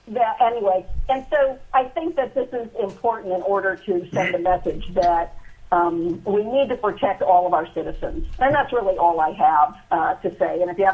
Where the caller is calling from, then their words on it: Anchorage, Alaska, United States; I'm calling in from Anchorage, and I'm the former U.S. attorney for Alaska